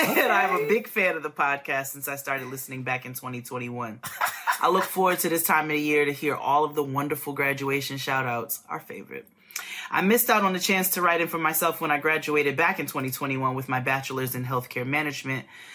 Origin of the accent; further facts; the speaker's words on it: South Carolina, United States; now in Richmond, United States; I'm from South Carolina, but came to Richmond to pursue pharmacy school.